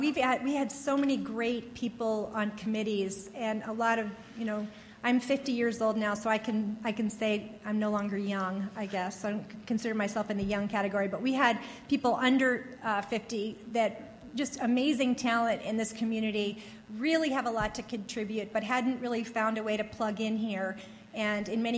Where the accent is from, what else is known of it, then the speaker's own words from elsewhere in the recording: Maine, United States; And I'm from Maine, and my aunt lives in this little teeny, teeny coastal community called Damariscotta, Maine